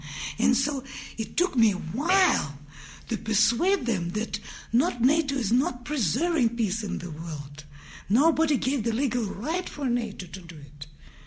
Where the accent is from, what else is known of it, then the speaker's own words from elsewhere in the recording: Russia; English is a second language; And of course they think that if I'm from Russia, I am pro-Russian.